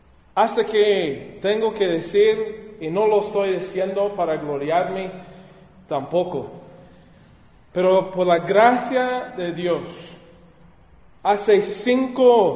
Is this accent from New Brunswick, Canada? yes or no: yes; Sussex, New Brunswick, Canada; born there; Spanish is a second language; moved away; Yo nací en Canadá en el año 1981. En un pueblo, en una ciudad muy chiquita que se llama Sussex, New Brunswick, en el estado de Nuevo Brunswick.